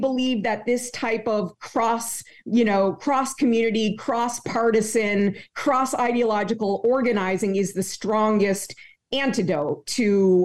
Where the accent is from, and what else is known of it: Vermont, United States; born or raised there